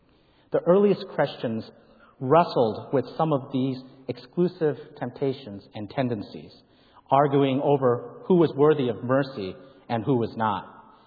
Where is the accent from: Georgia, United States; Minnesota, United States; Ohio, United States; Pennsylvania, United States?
Minnesota, United States; Minneapolis; whereas I grew up in Minneapolis, St. Paul, and much of my experience comes from there. I don't know if you can hear it in my accent or not.